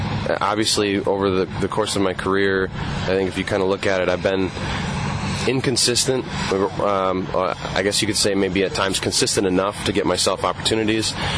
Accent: Green Bay, Wisconsin, United States; I grew up in Green Bay, Wisconsin, born and raised. Monster Packer fan.

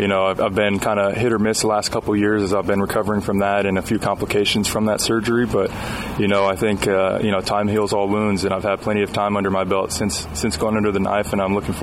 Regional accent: Oakland, California, United States; Yeah, I was born in Berkeley. I grew up in Oakland. I grew up playing Oakland Babe Ruth down on 66th Ave in Oakland

